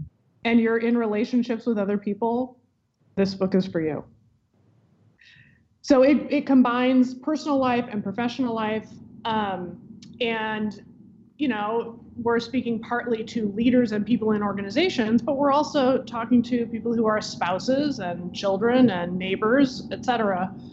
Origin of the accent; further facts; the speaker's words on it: Iowa, United States; also born or lived in Nebraska; So I am from Iowa and Nebraska. I went to college in California. I came to law school at Harvard, and I never quite escaped.